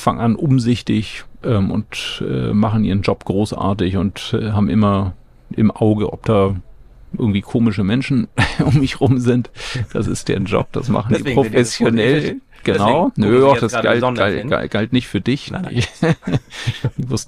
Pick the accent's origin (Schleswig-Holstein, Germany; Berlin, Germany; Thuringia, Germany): Schleswig-Holstein, Germany; Eckernförde; ich bin Schleswig-Holsteiner, komme aus Eckernförde, war früher schon Holstein-Fan